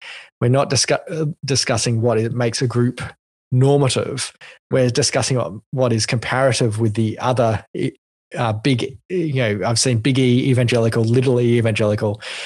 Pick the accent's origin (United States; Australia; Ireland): Australia; Yeah, and I think as an Australian, and John, you'd have experience with this from your time in Scotland